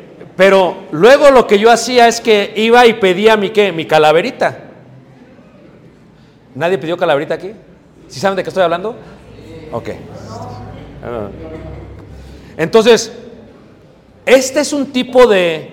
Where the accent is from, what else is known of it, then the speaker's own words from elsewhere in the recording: Mexico City, Mexico; yo crecí en Ciudad de México